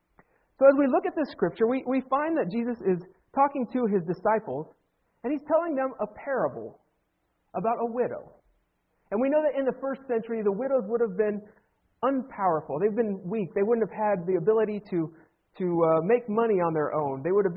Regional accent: Ohio, United States; I am a diehard Ohio State Buckeyes fan, born and bred in Ohio, an OSU alumni.

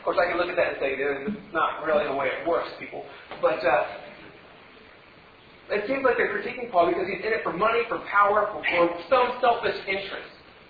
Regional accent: Ohio, United States; Nobody knew where we were from. They didn't know I was from Wayne County, Ohio.

